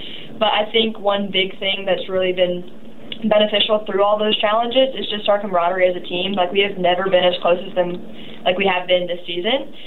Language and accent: English; United States; as an American player who, like, didn't know how to play that way.